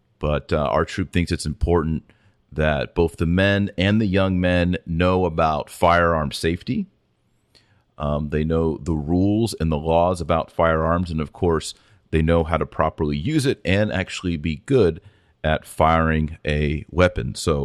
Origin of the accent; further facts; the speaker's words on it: Fort Worth, Texas, United States; In fact, where I grew up in Fort Worth, Texas, in the 80s, my best friend was a Lutheran